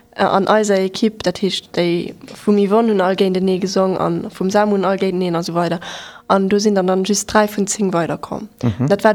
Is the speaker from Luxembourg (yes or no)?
yes; Luxembourg; ich komme aus Luxemburg.